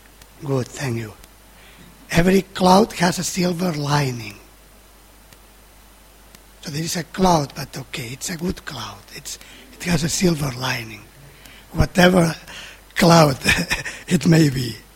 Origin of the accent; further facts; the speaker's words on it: Spain; I was born in Spain